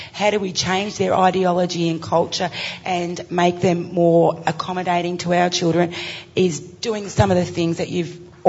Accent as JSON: {"language": "English", "town": "Warrnambool", "region": "Victoria", "country": "Australia", "said": "I'm from Warrnambool"}